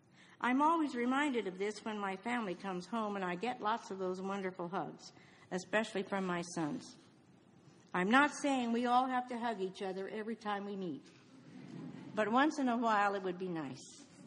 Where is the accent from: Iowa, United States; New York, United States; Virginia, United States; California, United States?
Iowa, United States; as well as my hometown in Iowa on boards and committees